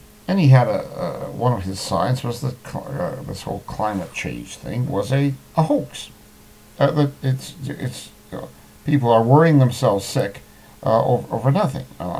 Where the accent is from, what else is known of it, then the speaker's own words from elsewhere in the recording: Hamilton, Ontario, Canada; which took me to my hometown of Hamilton